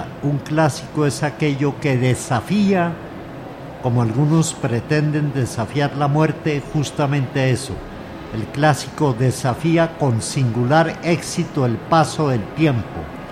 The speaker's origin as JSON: {"language": "Spanish", "country": "Colombia", "said": "algo que nos tortura a veces mucho como colombianos por educaciones muy entremezcladas"}